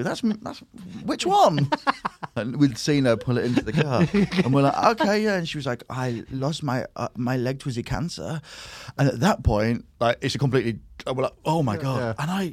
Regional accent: Nigeria; So I've got a very Welsh name, but I'm not. I'm Nigerian.

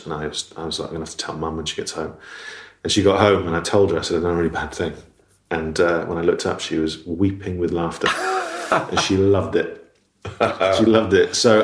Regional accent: Dundee, Scotland, United Kingdom; accent: Dundonian; Because I was born in Dundee, and I lived in Dundee until I was about seven, and I had a very strong Dundonian accent, which I then lost because I'm an only child.

